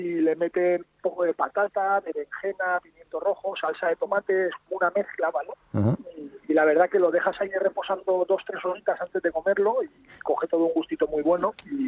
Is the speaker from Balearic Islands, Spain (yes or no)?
yes; Balearic Islands, Spain; now in Madrid, Spain; Soy allí de Mallorca